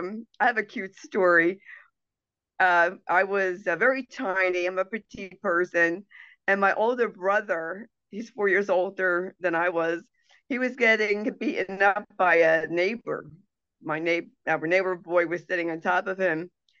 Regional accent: New Jersey, United States; Yes, I'm from New Jersey, as you can tell by my accent.

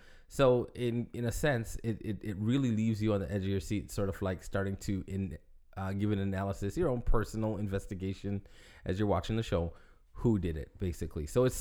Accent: Toronto, Ontario, Canada; I grew up in big city. I grew up in Toronto. And I grew up in a very sheltered home.

